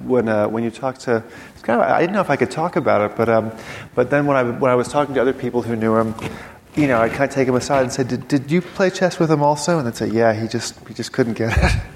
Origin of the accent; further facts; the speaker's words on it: New York City, New York, United States; when I was growing up in New York City